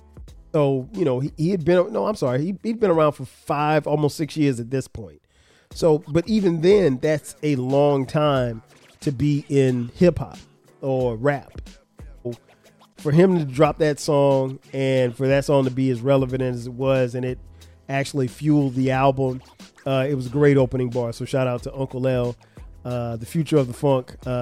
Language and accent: English; Florence, South Carolina, United States; Again, I grew up in Florence, South Carolina. I didn't know where Hollis, Queens was